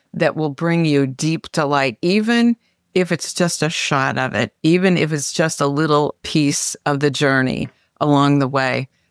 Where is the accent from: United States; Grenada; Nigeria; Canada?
United States; Midwest; I grew up in the Midwest.